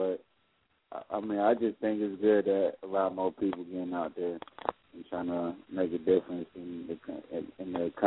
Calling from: Atlanta, Georgia, United States; I'm calling from Atlanta.

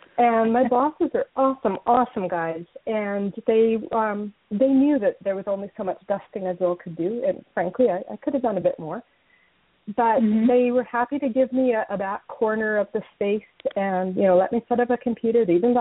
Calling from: British Columbia, Canada; I'm calling in from British Columbia, Canada. My husband and I have a small 40-acre farm in the Kootenai region, and we just love living here, and that's where I'm calling from.

